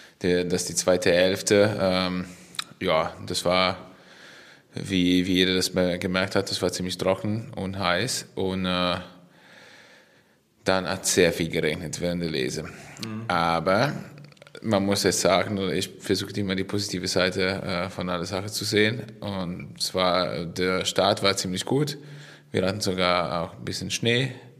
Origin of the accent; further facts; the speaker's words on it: Piacenza, Emilia-Romagna, Italy; German is a second language; now in Germany; Ungefähr Piacenza, ja. Ich habe noch einen sehr starken Akzent. Oder Dialekt, wie sagt man? Dialekt, ja.